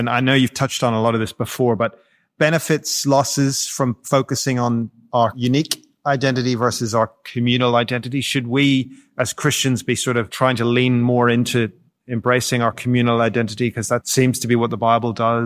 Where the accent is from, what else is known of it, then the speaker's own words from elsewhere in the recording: Ireland; I'm Irish, you're Australian.